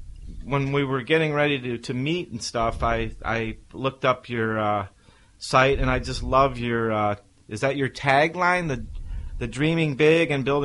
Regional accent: Ohio, United States; the trend actually when I grew up in Ohio was all the houses were pretty darn small.

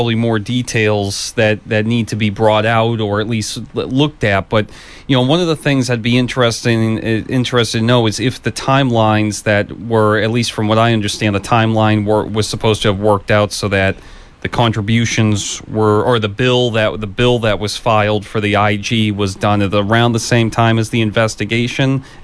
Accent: Marshfield, United States; I'm from Marshfield.

